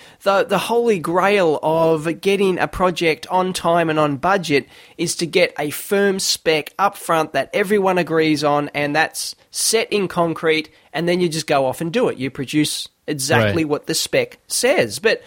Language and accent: English; Australia; We celebrate being Australian